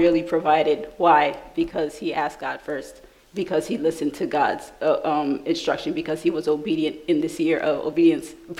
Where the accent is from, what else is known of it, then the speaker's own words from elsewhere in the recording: New York, United States; please, I've never been here before. I'm from New York. Please help me.